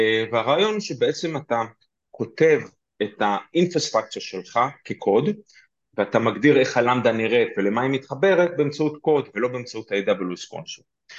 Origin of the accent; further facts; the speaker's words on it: Petah Tikva, Central District, Israel; אז אני פתח תקוואי גאה, כן, זה אני לא מסתיר